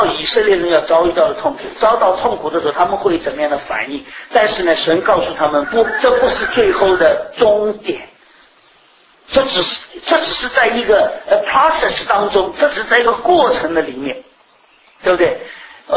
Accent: China; 我是中国人，干嘛去读以色列历史？

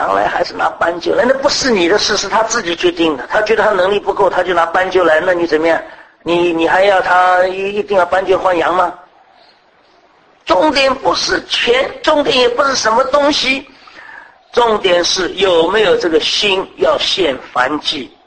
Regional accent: China; 假如这个事情在我们中国人中间的话，我就是再有能力的了

